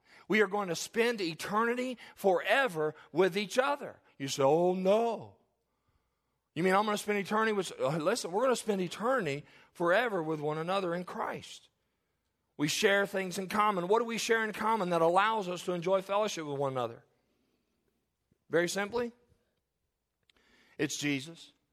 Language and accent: English; Kentucky, United States; born there; I was born in the South, Kentucky.